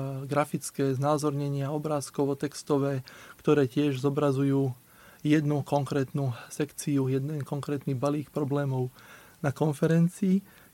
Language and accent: Slovak; Gemer, Slovakia; keďže pochádzam z Gemera